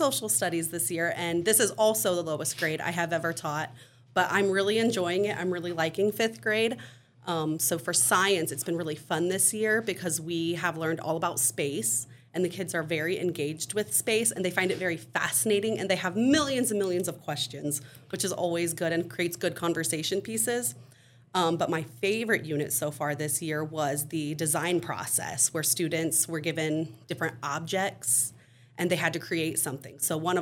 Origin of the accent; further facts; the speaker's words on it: Osgood, Indiana, United States; I was a winner from Osgood. I graduated from Versailles in 2014.